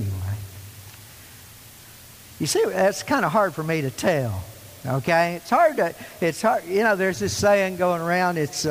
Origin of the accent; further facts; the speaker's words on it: Southern United States, United States; It's a voice that's very familiar to me as a Southerner growing up in a small Southern town.